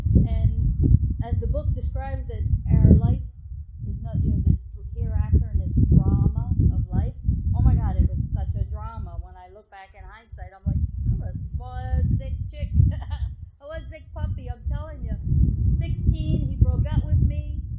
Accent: Baltimore, Maryland, United States; As growing up in South Baltimore, that's what I saw all my sisters do.

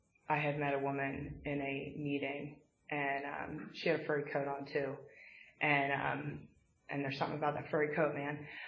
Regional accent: Westchester, New York, United States; I'm from Westchester. I'm smart. My hair's done. And I'm not like you. And then I moved up to a little land called Levittown.

